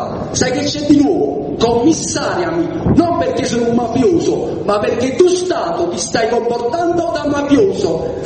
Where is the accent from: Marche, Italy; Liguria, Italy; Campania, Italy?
Campania, Italy; Naples; vengo da Napoli